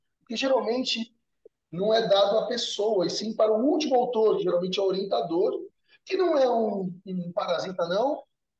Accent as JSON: {"language": "Portuguese", "region": "São Paulo", "country": "Brazil", "said": "eu sou de São Paulo e lá em São Paulo é só você dança, não é da pirueta mesmo."}